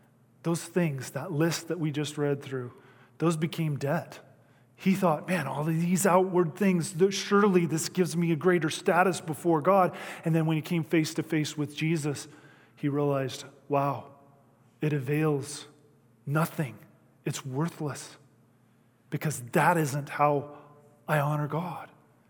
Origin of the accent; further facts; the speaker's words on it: Pocatello, Idaho, United States; I come from Pocatello in Idaho, and it's a largely or predominantly LDS community.